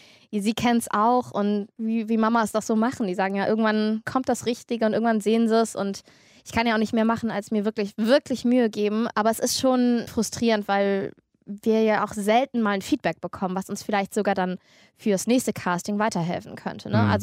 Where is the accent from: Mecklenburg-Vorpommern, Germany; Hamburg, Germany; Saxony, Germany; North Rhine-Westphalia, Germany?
North Rhine-Westphalia, Germany; Cologne; ich bin Kölnerin, ich bin halbe Türkin